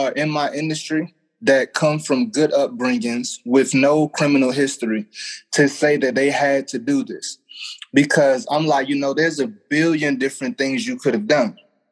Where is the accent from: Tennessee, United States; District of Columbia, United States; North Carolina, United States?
North Carolina, United States; Raleigh; So I'm from Raleigh, North Carolina.